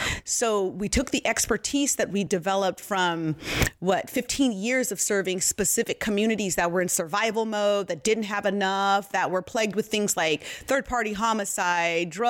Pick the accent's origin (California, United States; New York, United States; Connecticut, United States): California, United States; Richmond; I grew up in Richmond, California, mm-hmm. and we grew up as kids. There's six of us kids at home.